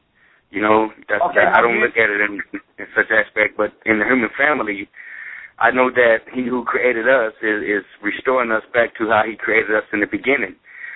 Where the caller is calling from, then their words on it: North Carolina, United States; I'm calling from North Carolina.